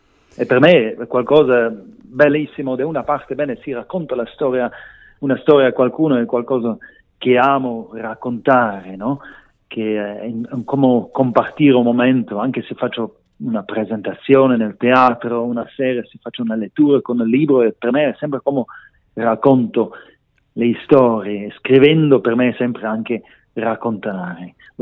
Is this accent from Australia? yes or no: no; Grisons, Switzerland; Che l'ho vissuto io in questo paese piccolo che sono cresciuto nei Grigioni